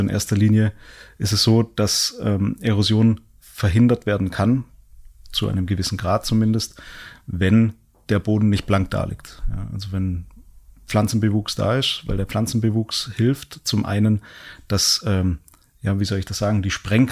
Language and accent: German; Reutlingen, Baden-Württemberg, Germany; also born or lived in Arad, Romania; Habe dann dort die Schullaufbahn gemacht, also in Südwestdeutschland, in Reutlingen.